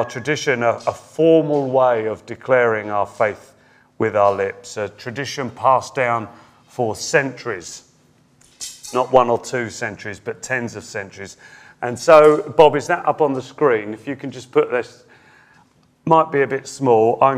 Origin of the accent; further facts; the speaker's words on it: United Kingdom; We're so British, aren't we?